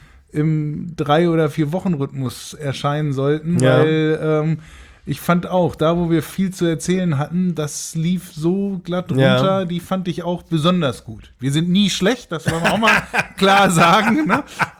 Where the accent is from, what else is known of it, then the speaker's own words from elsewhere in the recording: Hanover, Lower Saxony, Germany; als Hannoveraner hat man zurzeit wenig zu lachen